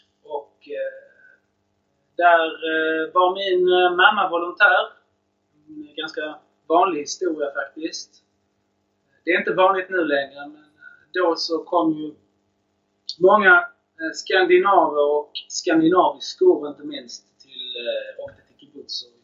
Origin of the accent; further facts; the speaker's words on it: Skanör, Skåne, Sweden; also born or lived in Israel / Lund; now in Malmö, Sweden; jag är uppvuxen i Skanör, och det ligger 3 mil utanför Malmö. Jag är född i Israel, kom till Skanör när jag var 2 år. Sen har jag bott i Skanör till jag var färdig med gymnasiet. Och sen i Lund 10 år och sen Malmö